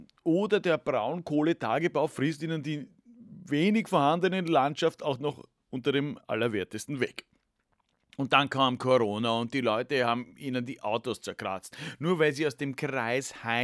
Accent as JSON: {"language": "German", "country": "Austria", "said": "Und als Österreicher muss ich angesichts dessen einmal wirklich ganz sachlich fragen"}